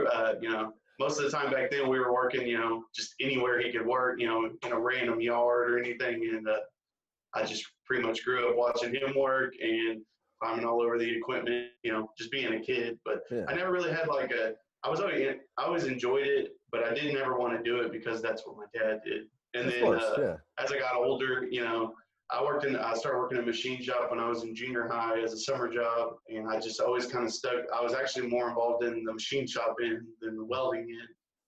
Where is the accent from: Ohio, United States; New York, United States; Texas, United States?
Texas, United States; Luling; also born or lived in College Station, United States; I mean, it's a great place to live, other than the fact that everybody says it stinks. But other than that, you know, regular old small town Texas, you know, grow up and fishing